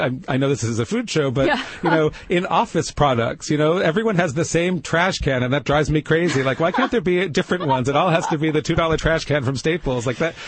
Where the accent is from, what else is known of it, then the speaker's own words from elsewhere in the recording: Toronto, Ontario, Canada; also born or lived in New Jersey, United States; I was born in the New York area. I was born in New Jersey, and I grew up in Toronto.